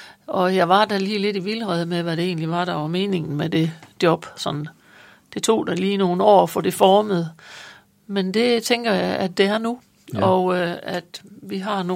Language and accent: Danish; Jutland, Denmark; jeg er der jyde, så vidt jeg ved, så langt tilbage, som jeg i hvert fald har kendskab til.